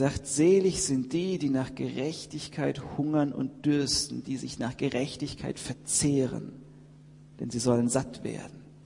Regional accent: Heidelberg, Baden-Württemberg, Germany; Und was können wir als Heidelberger effektiv dagegen tun?

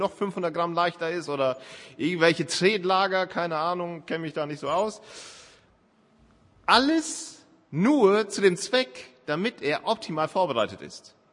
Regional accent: Northern Germany, Germany; für mich als Norddeutscher ist das der Super-GAU da hoch

